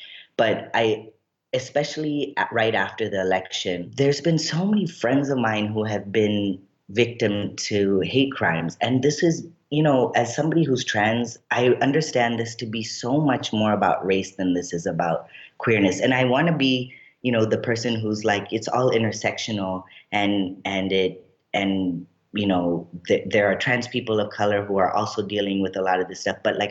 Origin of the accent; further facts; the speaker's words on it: Lancaster, United States; I grew up in Lancaster, and Lancaster is kind of known to be, you know, at least historically, a very racist kind of hick town.